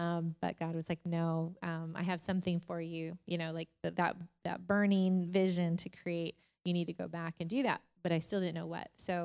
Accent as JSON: {"language": "English", "region": "Arizona", "country": "United States", "said": "So my degree's in psychology. I'm from Arizona. I knew I grew up as a caretaker for my father and my grandmother."}